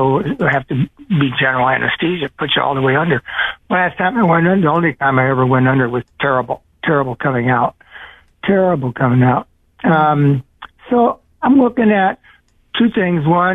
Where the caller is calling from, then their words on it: Santa Cruz, California, United States; and I'm calling from Santa Cruz.